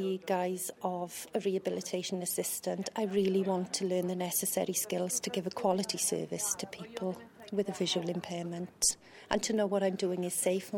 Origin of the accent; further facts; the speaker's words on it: Wales, United Kingdom; I'm from South Wales.